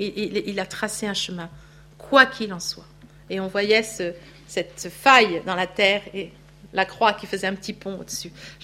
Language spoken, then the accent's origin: French; France; Crois, c'est déjà pas facile, mais alors obéir, n'en parlons pas, on est français en plus, hein?